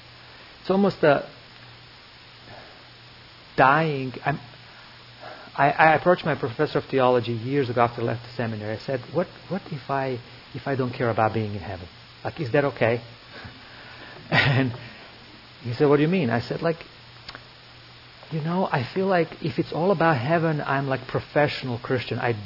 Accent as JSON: {"language": "English", "country": "Croatia", "tie": "born or raised there", "said": "I grew up in Croatia, and I was sort of Marxist country"}